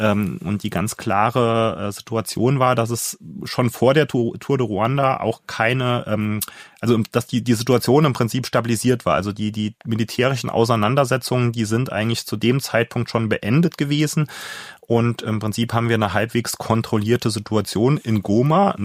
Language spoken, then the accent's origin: German; Saarland, Germany; ich komme aus dem Saarland, einer Gegend, die ja in den Hochzeiten des deutschen Radsports einiges erleben durfte.